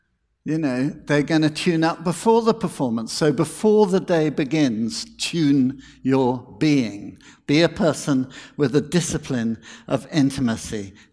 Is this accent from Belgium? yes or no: no; United Kingdom; I'm British.